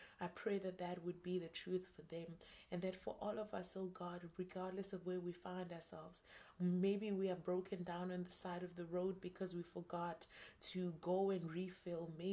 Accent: South Africa; And I mean, if I'm South African, so over here it's very dangerous to just stop for anybody.

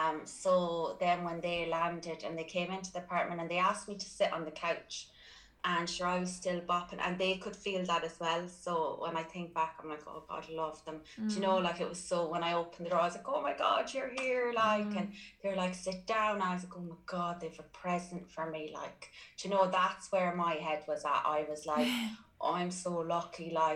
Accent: Ireland; There was one night there was Irish music, and I felt like we're more Irish here than we are in Ireland.

